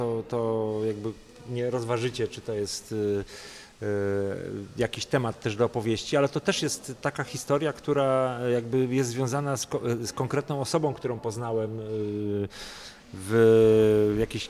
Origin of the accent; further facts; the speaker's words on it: Szczecin, West Pomeranian Voivodeship, Poland; Co ciekawsze, my pochodzimy z tej samej dzielnicy. Ja też się wychowywałem w tamtych okolicach